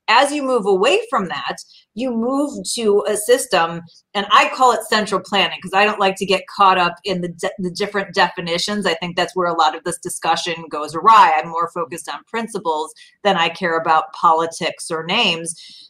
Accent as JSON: {"language": "English", "town": "Chicago", "region": "Illinois", "country": "United States", "said": "I'm from Chicago."}